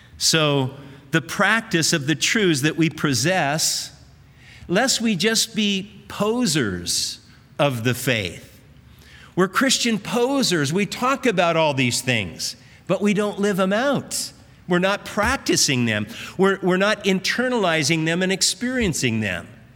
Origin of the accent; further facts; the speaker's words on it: Manhattan Beach, California, United States; I grew up in Manhattan Beach.